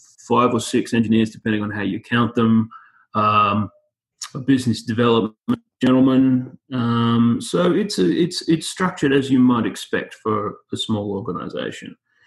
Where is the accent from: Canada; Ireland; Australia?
Australia; accent: Australian; moved away as an adult; now in United States; I am an Australian gentleman, if that wasn't wildly obvious from the accent. I came to America in the tail end of my PhD, which would have been 2014.